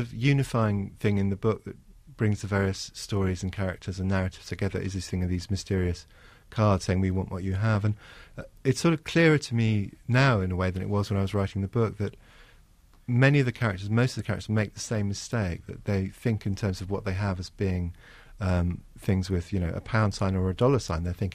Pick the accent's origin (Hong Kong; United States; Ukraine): Hong Kong; I grew up in Hong Kong